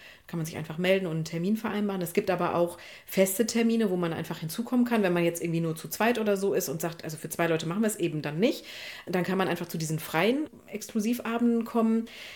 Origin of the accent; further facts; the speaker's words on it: Emmerich, North Rhine-Westphalia, Germany; ich habe ihn zweimal in Emmerich, da wo ich herkomme, im Stadttheater erlebt